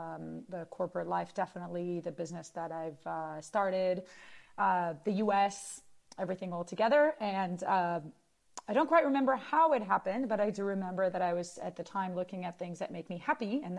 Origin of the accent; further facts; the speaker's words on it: Israel; English is a second language; I'm originally from Israel, which is still where diving is considered cool activity for young people.